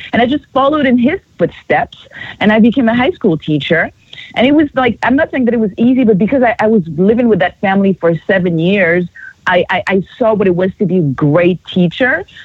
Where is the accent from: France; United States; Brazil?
France; English is a second language; And so, but in growing up in France, there were no black people on TV.